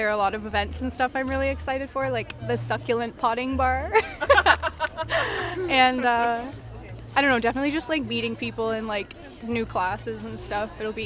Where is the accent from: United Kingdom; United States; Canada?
Canada; Goderich, Ontario; Goderich, Ontario.